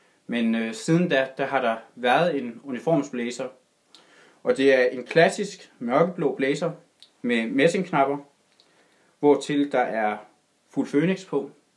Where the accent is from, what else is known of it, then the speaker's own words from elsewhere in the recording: Central Denmark Region, Denmark; Jeg er oprindelig fra Salling, op nord for Skive. Nu bor jeg så i Forborg sammen med min kæreste, og har gjort det siden oktober.